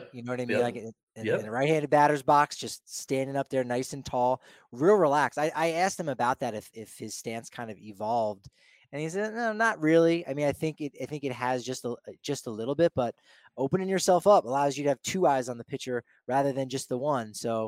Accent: New Jersey, United States; back in Jersey, I'm from New Jersey.

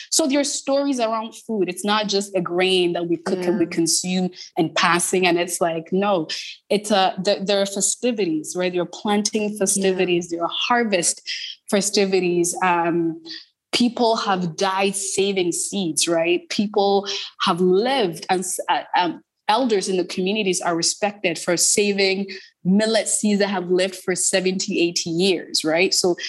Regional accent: Bolgatanga, Upper East, Ghana; born there; My mom in the north, my mom is from Navrongo. I was born in Bolgatanga, so the Upper East region. And so

